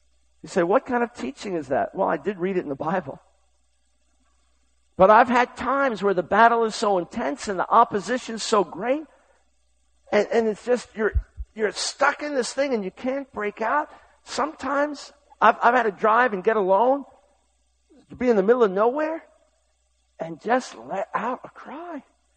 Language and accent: English; United States; As an American, they're your sins, they're my sins.